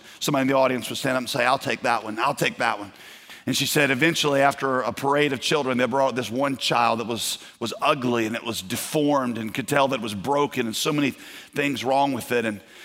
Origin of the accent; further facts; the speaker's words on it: United States; they would immediately start picking up on stuff that as an American, I never picked up on.